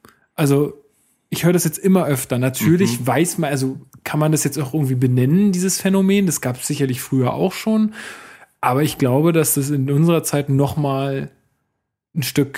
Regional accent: Berlin, Germany; also ich komme ja ursprünglich aus Berlin, deswegen betrifft mir

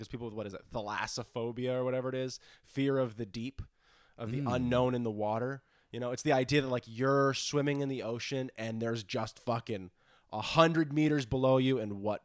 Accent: Vermont, United States; I'm from Vermont, where the tallest building is maybe 10 stories.

